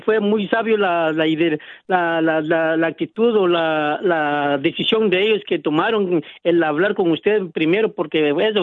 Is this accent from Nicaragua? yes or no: no; Guatemala; es de mi abuelito que está en mi país, allá en Guatemala.